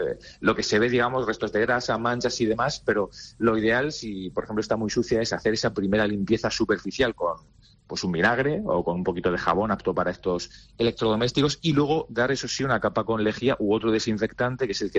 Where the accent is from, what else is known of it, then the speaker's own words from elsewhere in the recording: Murcia, Region of Murcia, Spain; fue en Murcia, en mi tierra